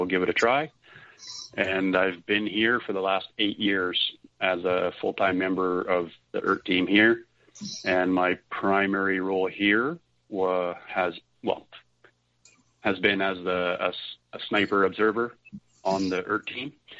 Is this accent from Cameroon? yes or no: no; Alberta, Canada; also born or lived in Saskatchewan; I grew up in Western Canada, born in Saskatchewan. When I was quite young, we moved to Alberta. I was just before I turned 4 years old.